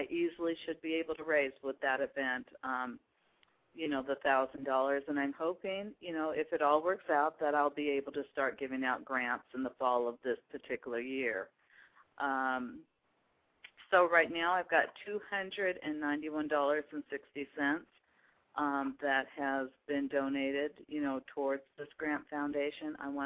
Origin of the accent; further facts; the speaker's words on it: Pacific Northwest, United States; right here in my hometown of Pacific Northwest to across the globe.